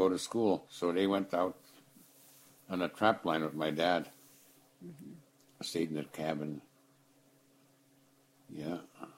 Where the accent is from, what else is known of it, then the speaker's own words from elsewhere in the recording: Kanakanak, Alaska, United States; Well, I was born in Kanakanak Hospital right down here. There was quite a few people living there back then.